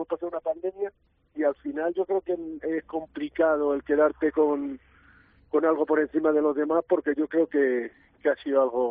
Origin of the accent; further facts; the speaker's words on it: Madrid, Community of Madrid, Spain; probablemente me vuelvo otra vez a mi barrio, a mi Racing Villaverde, que yo soy de Villaverde Bajo.